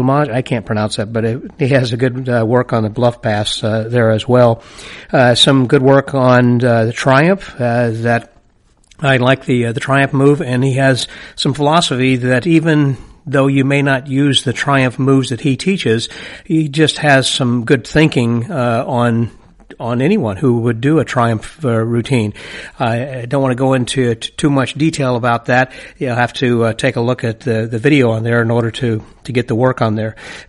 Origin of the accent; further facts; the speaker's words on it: Illinois, United States; but he's from Chicago, and I'm originally from Illinois myself, and so perhaps it's just the way we speak.